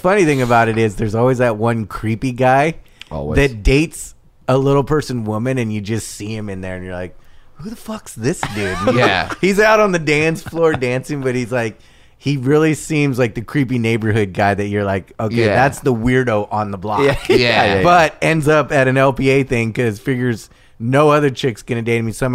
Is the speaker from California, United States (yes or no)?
yes; Torrance, California, United States; No, I'm from Torrance.